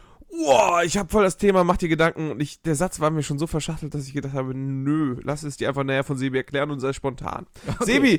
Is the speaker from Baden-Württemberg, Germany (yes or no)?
no; Hamburg, Germany; Also ich als Hamburger Jung würde sagen